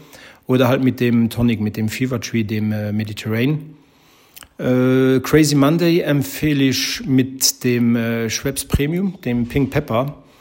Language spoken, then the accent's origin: German; Luxembourg; Bin aus Luxemburg, der kommt aus Belgien.